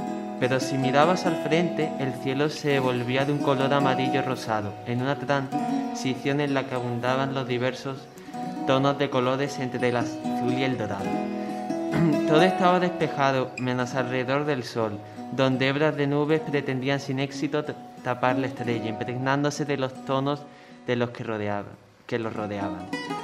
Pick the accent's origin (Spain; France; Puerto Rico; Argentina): Spain; Córdoba, Andalusia; Yo soy de Córdoba. Sí, de Córdoba capital.